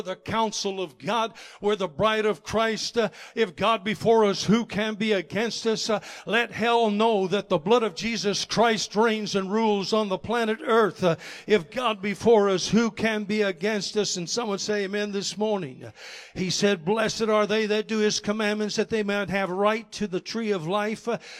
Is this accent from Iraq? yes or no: no; Canada; now in United States; We moved down from Canada, and if I seem a little different, that's because I wasn't born here.